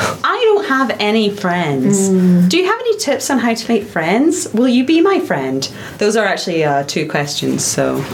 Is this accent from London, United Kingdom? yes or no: no; Northern Ireland, United Kingdom; now in Scotland; I come from, well, Northern Ireland originally, and then I moved over to Scotland.